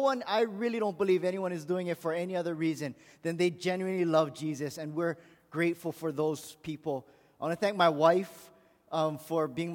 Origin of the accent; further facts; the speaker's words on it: Aiea, Hawaii, United States; I'm from Aya, and if you know anything about Aya, you have to either play soccer or baseball because it's in the water.